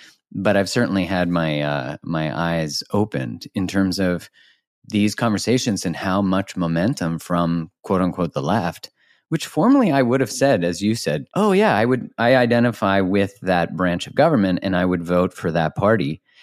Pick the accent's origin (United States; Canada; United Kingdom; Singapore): Canada; I'm Canadian